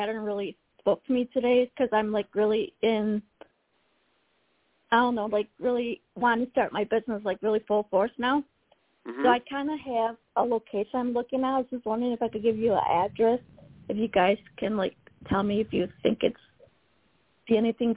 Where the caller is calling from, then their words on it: Wisconsin, United States; from Wisconsin.